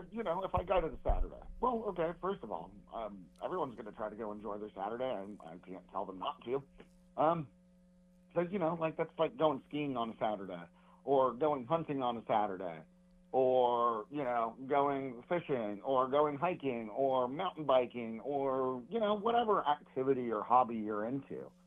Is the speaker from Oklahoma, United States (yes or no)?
yes; Tulsa, Oklahoma, United States; I grew up in Tulsa, Oklahoma. I was 6, 7 years old riding my bike down to the Arkansas River.